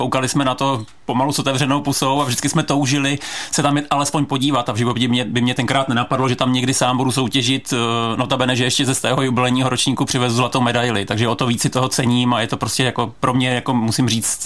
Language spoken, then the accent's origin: Czech; Pardubice, Pardubice Region, Czechia; když jsme oba z Pardubic.